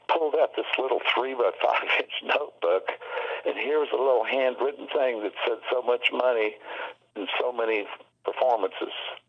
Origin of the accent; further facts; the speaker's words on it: the South, United States; I was from the South, and everybody thought I was stupid. And so I got away with a lot of stuff.